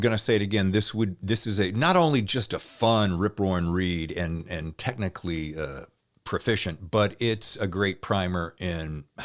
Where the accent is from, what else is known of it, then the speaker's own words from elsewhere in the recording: the South, United States; I'm from the South originally